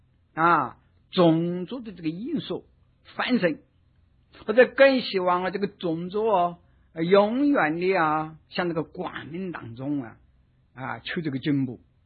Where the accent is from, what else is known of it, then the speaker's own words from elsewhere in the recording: China; 我们中国人哦，这个古代祭祀啊